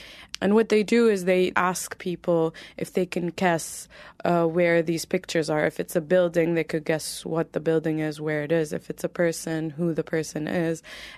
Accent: Saudi Arabia; I grew up in Saudi Arabia, but I've always identified as being from Aleppo.

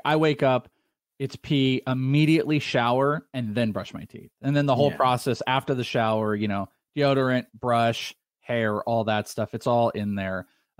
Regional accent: Wales, United Kingdom; I'm Welsh.

